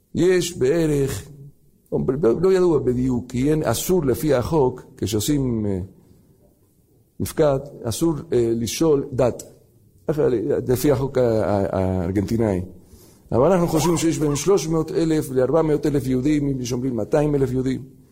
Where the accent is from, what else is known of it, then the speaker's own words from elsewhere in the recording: Argentina; Hebrew is a second language; now in Israel; אנחנו באים מארגנטינה. כבר כמה דורות ההורים באו, הסבות באו מחלה, מרוסיה, מאירופה לארגנטינה, ואנחנו מדי פעם באים מבקרים בארץ. וכל פעם שמבקרים בארץ, אפילו שלמדנו פה כמה שנים